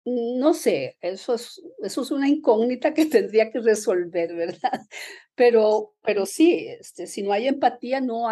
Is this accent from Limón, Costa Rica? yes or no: yes; Puerto Limón, Limón, Costa Rica; Yo pasé mi primera infancia en Puerto Limón, que es el puerto principal del Caribe, y eso pues me marcó muchísimo. Yo me considero una escritora caribeña.